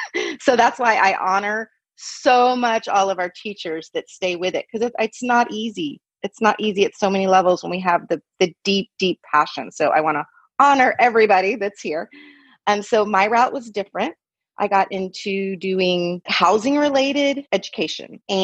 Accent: the South, United States; when I was in second grade, growing up in the South after the Civil Rights Movement

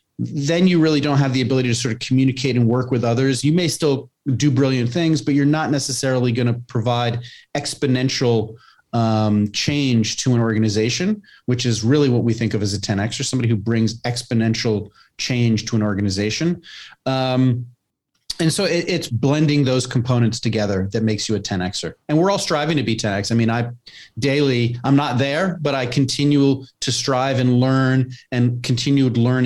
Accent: New York City, New York, United States; I grew up in New York City.

